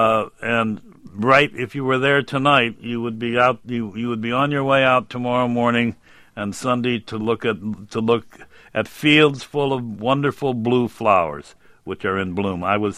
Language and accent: English; Midwest, United States; I'm a Midwesterner by birth, and I lived there until I was an adolescent. So I like the Midwest